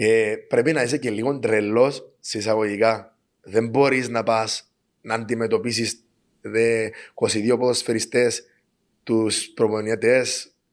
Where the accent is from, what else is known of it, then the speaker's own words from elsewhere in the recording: Sotira, Famagusta District, Cyprus; Στην Αγία Θέκλα στη Σωτήρα, στην όμορφη Σωτήρα, το χωριό μου.